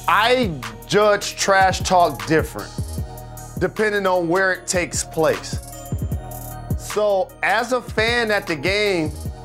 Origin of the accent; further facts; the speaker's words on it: Detroit, Michigan, United States; I grew up playing basketball in the Detroit public school system.